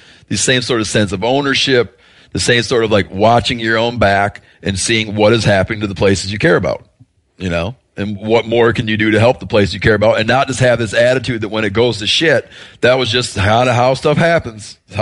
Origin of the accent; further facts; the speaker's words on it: East, United States; And I feel like in areas where I grew up around the East, it was like that awareness wasn't there yet.